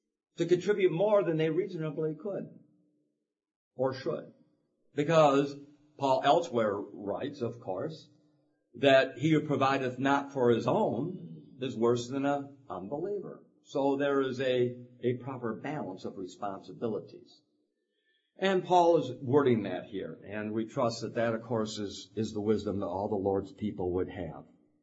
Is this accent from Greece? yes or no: no; United States; born there; I was born in America. I was born in a decent family.